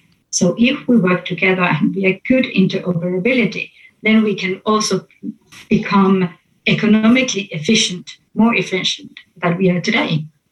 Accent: Finland; English is a second language; now in Denmark; I'm from Finland, obviously, and I live in Denmark and I work in Norway.

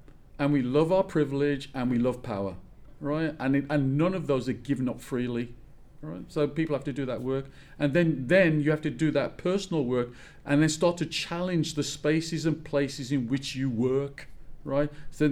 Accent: Birmingham, West Midlands, United Kingdom; I come from Birmingham, major city

